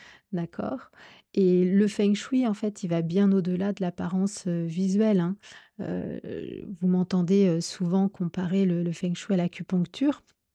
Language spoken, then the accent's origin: French; France; moi, je vous parle en tant que Française